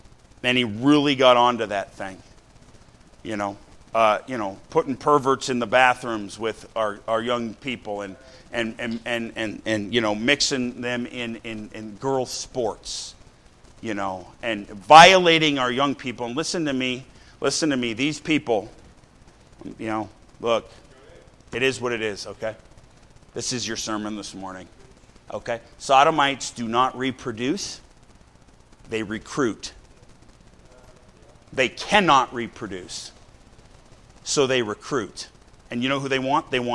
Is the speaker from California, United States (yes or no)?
no; Missoula, Montana, United States; I grew up in Missoula, Montana, right next to a liberal arts university.